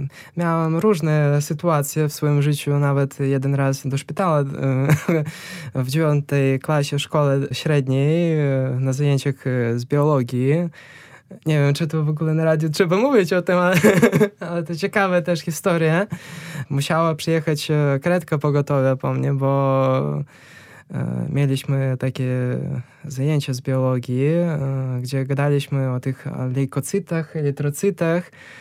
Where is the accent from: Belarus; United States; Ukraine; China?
Belarus; Polish is a second language; Ja jestem sam z Białorusi